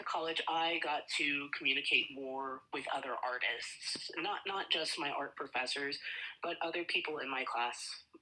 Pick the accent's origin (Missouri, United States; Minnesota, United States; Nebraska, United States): Nebraska, United States; Kerr; Oh, yeah. Let's see. I grew up in Kerr, Nebraska.